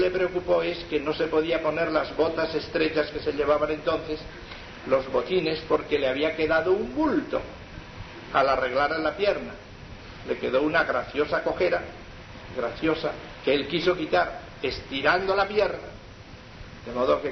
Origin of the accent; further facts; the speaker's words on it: Bergara, Basque Country, Spain; que por cierto era de Vergara, de mi pueblo, era de mi pueblo